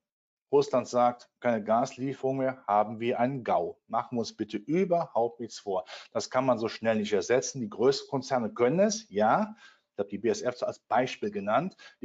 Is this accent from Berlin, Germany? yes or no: no; North Rhine-Westphalia, Germany; Sie hören mal meine Zunge an, ich bin Rheinländer, ich bin groß gewachsen in der Nähe vom Hambacher Forst, also Braunkohletagebau, das waren gute Jobs.